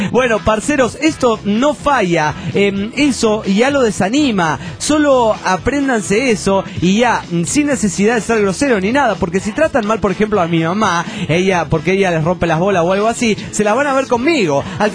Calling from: Tuluá, Valle del Cauca, Colombia; de Tuluá, Colombia.

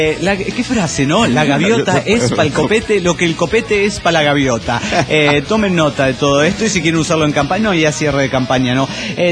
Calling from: San Bernardino, California, United States; de San Bernardino, Califas en San Bernardino.

